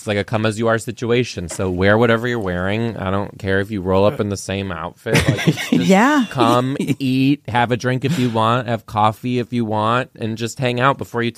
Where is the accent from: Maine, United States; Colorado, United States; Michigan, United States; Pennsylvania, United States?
Michigan, United States; Yeah, he's from North Carolina. I'm from Michigan.